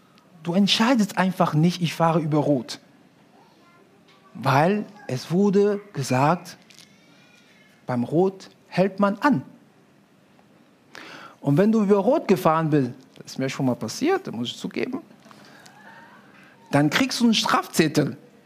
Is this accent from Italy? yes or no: no; Cameroon; vor allem in Deutschland, bei uns in Kamerun, ja, das ist gang und gäbe